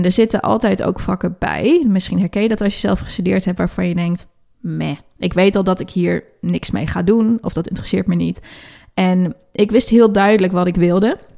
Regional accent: Hamburg, Germany; also born or lived in Middelburg; now in Groningen, Netherlands; Ik ben geboren in Middelburg, dus helemaal aan de andere kant van Nederland. Maar daar heb ik ook al heel erg lang niet meer gewoond. Want ik ben op mijn 9e naar Hamburg verhuisd in Duitsland

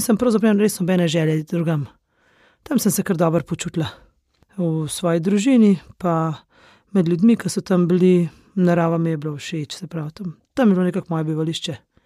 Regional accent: Železniki, Upper Carniola, Slovenia; Ko prihajam iz Železnikov, tam je taka zaprta dolina

